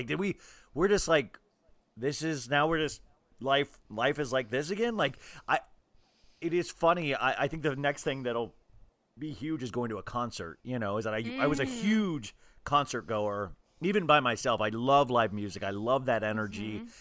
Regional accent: California, United States; Woo! I'm from California.

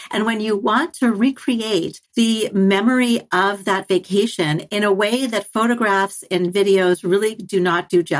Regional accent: Canada; now in United States; I'm Canadian. I'm dual citizen.

